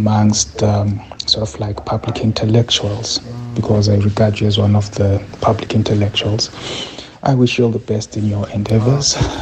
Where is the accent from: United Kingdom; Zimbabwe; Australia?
Zimbabwe; now in United States; as I listen to your show from the US, I'm originally from Zimbabwe